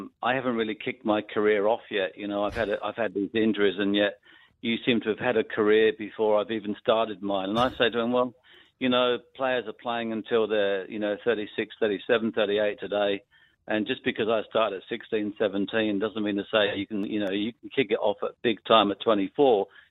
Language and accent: English; England, United Kingdom; I'm an Englishman. I live in England.